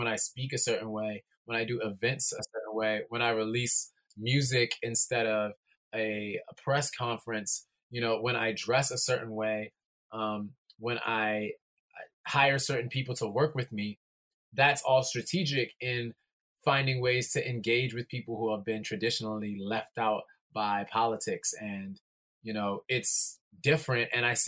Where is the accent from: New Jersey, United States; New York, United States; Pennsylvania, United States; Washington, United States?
New York, United States; really being in tune with real life as a New Yorker, as a person